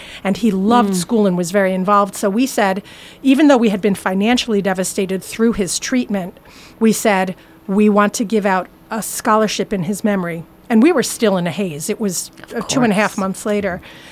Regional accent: Buffalo, New York, United States; Well, like Mitch said, we're from Western New York, Buffalo, New York.

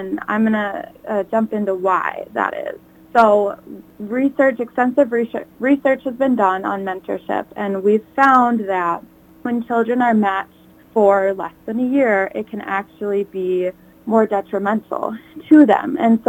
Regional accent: Prior Lake, Minnesota, United States; I am from Prior Lake, and so I just felt like it was time for me to come back to the cities.

